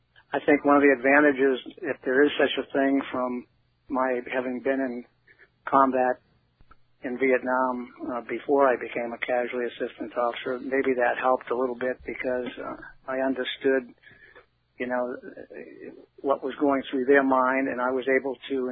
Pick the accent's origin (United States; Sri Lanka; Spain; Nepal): United States; Boston, Massachusetts; settle in Boston, which was my hometown, which was obviously very attractive. And my wife was from Boston as well